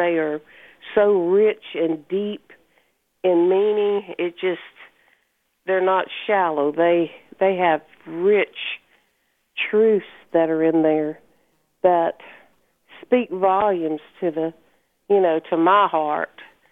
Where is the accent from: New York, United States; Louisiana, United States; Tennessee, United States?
Louisiana, United States; DeRidder; I'm from DeRidder, Louisiana.